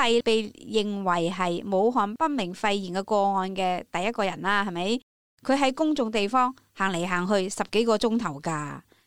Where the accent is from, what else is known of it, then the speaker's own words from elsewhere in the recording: Hong Kong; 所以今次呢，我哋香港人呢再都唔接受话控制住㗎啦。